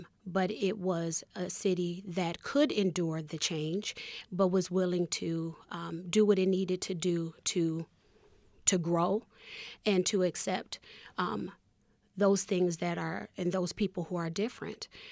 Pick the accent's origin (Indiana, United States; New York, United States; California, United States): New York, United States; Rochester; Grew up on the southwest side of the city, graduate of Wilson Magnet High School.